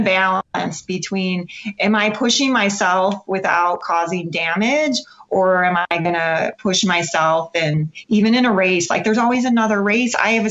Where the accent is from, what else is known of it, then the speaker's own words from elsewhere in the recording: Chicago, Illinois, United States; It's, you know, I'm from Chicago. There are no hills.